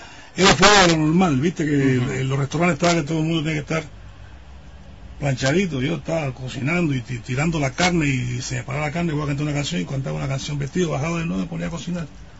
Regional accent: Havana, Cuba; quise conmemorar a mi tierra, ¿no? Y uh-huh. Cuando estaba, le puse La Habana Vieja.

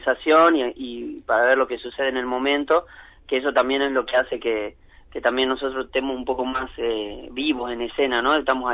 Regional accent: Salta, Argentina; now in United States; Y como yo soy de Salta, me gusta mucho el folclore.

